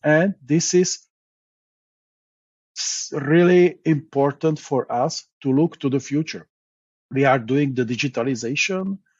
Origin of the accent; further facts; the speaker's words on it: Czechia; I'm from Czech Republic, and as you know, the Czech Republic was a part of Czechoslovakia